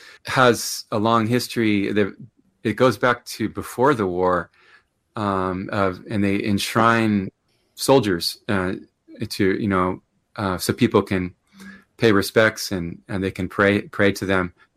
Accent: United States; I mean, it's hard for me to speak as an American, because when did we apologize?

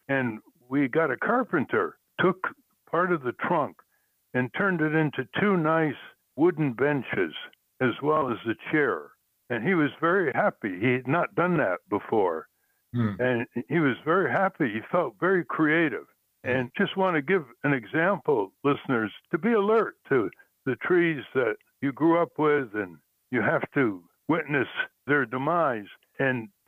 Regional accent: Connecticut, United States; We grew up in Connecticut with a mighty super maple tree in front

